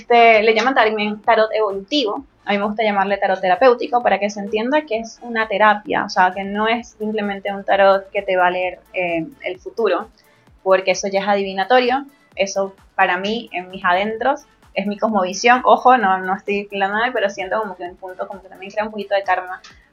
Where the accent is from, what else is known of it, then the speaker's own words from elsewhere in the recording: Venezuela; now in Buenos Aires, Argentina; ¿okay? Soy venezolana.